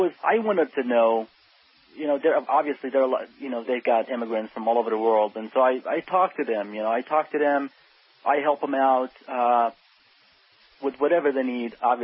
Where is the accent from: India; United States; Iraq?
Iraq; we're from Iraq, obviously.